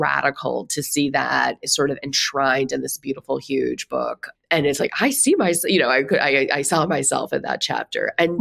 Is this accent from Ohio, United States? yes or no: yes; Ohio, United States; I grew up in Ohio. He wasn't a household name for us.